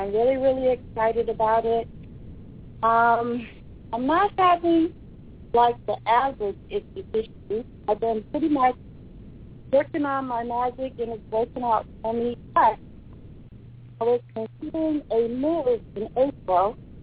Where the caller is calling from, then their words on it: Folsom, California, United States; I'm calling from Folsom